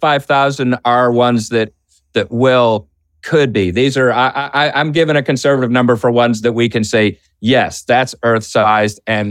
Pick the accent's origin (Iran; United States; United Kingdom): United States; Boston, Massachusetts; Well, first of all, Boston, my hometown. Yay. Go Celtics.